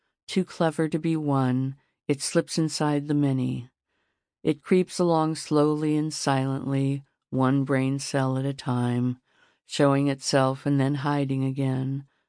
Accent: California, United States; born there; I was born in California, but my blood is Taino, a fact I never forget, especially now.

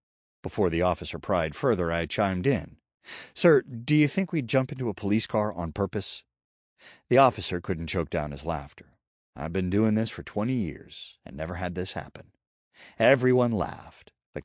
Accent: Atlanta, Georgia, United States; I was born in Georgia Baptist Hospital downtown on the Boulevard and raised on the South Side.

